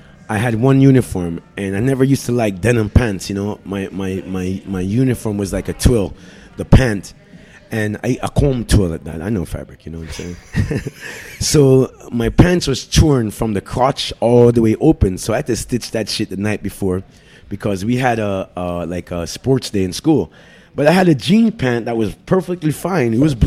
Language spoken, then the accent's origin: English; Jamaica; But I'm like, I'm Jamaican.